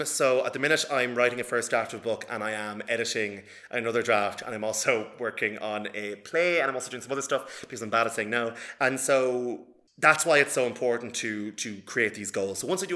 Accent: Cavan, Ulster, Ireland; there was none of that when I was growing up in Cavan.

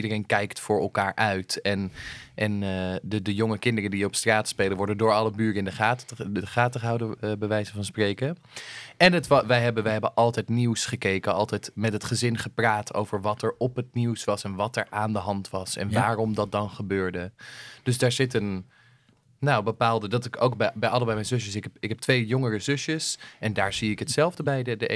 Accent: Beemster, North Holland, Netherlands; Ik kom uit de Beemster

